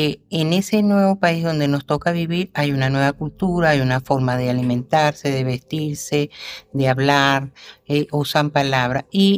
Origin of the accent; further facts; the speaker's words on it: Venezuela; now in Spain; Yo como venezolana, cuando llegué a España, tuve mis encontronazos